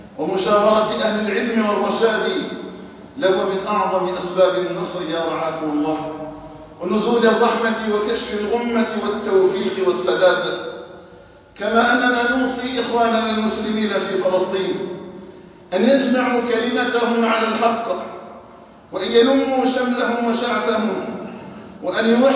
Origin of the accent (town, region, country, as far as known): Algeria